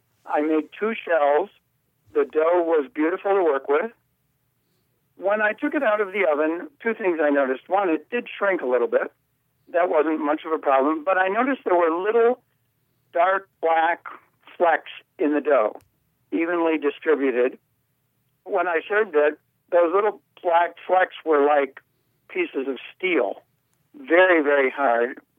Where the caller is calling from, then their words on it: Prescott, Arizona, United States; Prescott, Arizona.